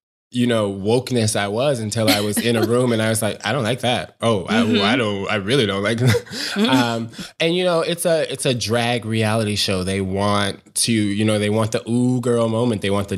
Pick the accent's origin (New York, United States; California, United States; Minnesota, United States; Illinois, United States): Illinois, United States; Chicago; I always say, I'm not from the Chicago in the movies. I'm from the Chicago in the news. But at least now I live in the Chicago from the movies, which is good.